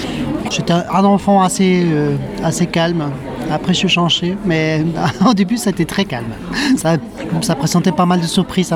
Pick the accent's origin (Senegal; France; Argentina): Argentina; Mar del Plata, Buenos Aires Province; moved away; Ben alors moi je suis né et j'ai grandi à Mar del Plata, en Argentine. Mar del Plata c'est une ville qui est à 400 km au sud de Buenos Aires, dans la côte atlantique.